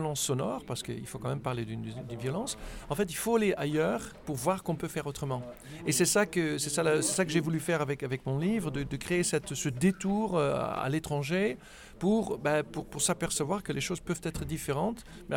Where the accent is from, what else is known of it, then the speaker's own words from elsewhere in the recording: Netherlands; French is a second language; quand je parle avec des gens de mon pays d'origine, les Pays-Bas